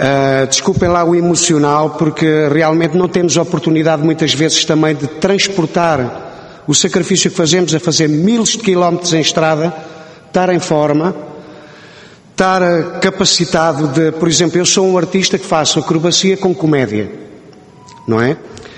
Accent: Algés, Lisbon, Portugal; born there; eu já nasci em Algés, debaixo de uma bancada de circo, não é?

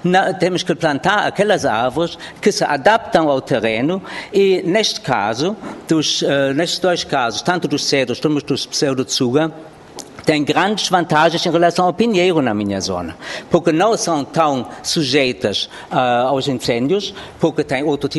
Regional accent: Germany; Eu venho da Alemanha.

